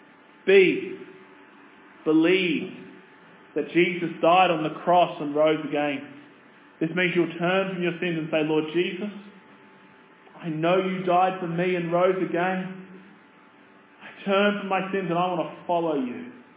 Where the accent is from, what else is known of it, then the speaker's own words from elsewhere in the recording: Australia; I'm an Aussie.